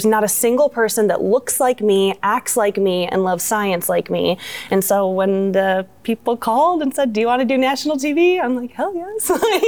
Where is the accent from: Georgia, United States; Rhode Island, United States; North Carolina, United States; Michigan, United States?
Michigan, United States; Kalamazoo; I'm from Kalamazoo, Michigan, so it's about an hour drive away from here-ish.